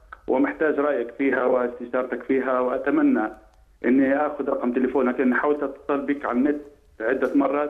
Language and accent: Arabic; Palestine; now in Libya; أنا فلسطيني وعايش في ليبيا